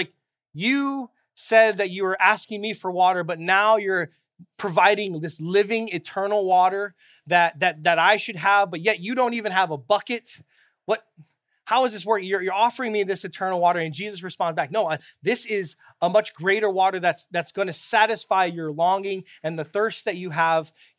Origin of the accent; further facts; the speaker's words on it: Kaimuki, Hawaii, United States; I grew up in Kaimuki, Kapahulu area.